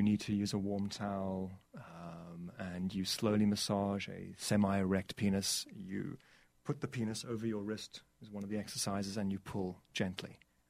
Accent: South Africa; I'm from South Africa, so this was a way for me to try and give back to the country that gave me so much.

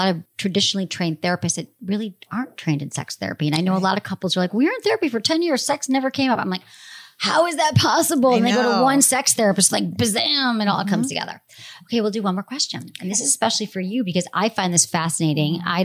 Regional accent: Michigan, United States; 43, Michigan, my home state.

